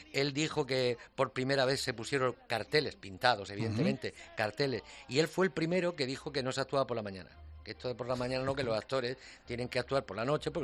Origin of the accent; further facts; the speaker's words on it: Cartagena, Region of Murcia, Spain; born there; lo saben donde yo nací, donde me parió mi madre, que es Cartagena.